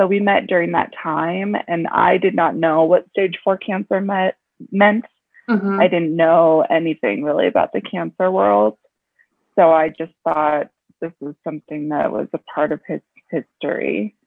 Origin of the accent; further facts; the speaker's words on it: Billings, Montana, United States; I was living in Billings at the time, and I grew up in Billings, and so we were like readjusting to Montana